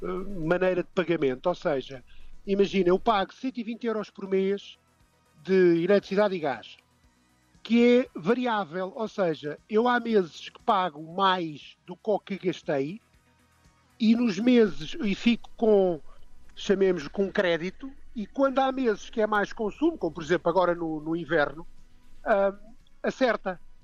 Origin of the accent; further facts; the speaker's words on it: Portugal; sou português